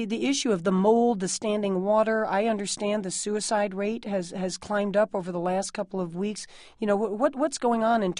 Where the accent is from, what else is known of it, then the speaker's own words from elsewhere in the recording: New York City, New York, United States; I'm from New York City.